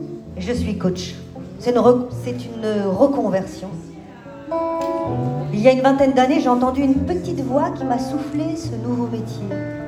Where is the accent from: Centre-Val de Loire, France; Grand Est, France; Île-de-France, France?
Centre-Val de Loire, France; now in Paris region, France; Je viens d'un village près de Châteauroux. C'est le pays de Gérard Depardieu. Le travail m'a amené en région parisienne.